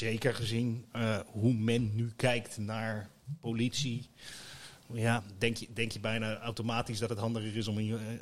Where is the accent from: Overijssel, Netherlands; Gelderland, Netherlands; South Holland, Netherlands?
South Holland, Netherlands; Rotterdam; Ik kom oorspronkelijk uit Rotterdam